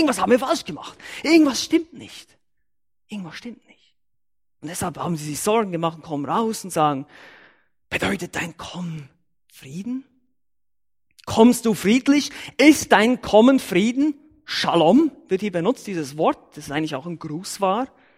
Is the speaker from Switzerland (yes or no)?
yes; Kehrsatz, Bern, Switzerland; in Kersatz, meinem Heimatdorf in der Schweiz, wo ich aufgewachsen bin, absolut unbedeutende Stadt, oder Dorf eigentlich, 3000 Seelen, glaube ich.